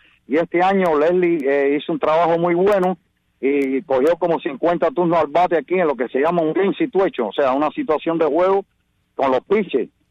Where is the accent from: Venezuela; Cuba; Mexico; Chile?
Cuba; now in United States; seguimos siendo cubanos que ya nos hicimos ciudadanos americanos.